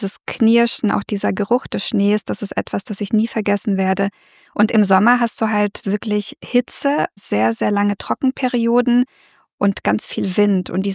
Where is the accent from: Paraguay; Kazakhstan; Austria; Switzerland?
Kazakhstan; North Kazakhstan Region; Ja, ich komme aus dem Norden Kasachstans und da herrscht zum Beispiel sehr, sehr lange Winter.